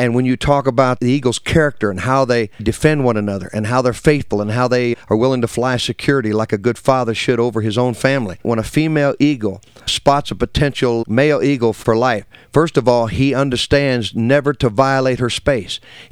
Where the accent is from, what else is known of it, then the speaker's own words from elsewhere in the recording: Alabama, United States; because I am from Alabama and I love Alabama.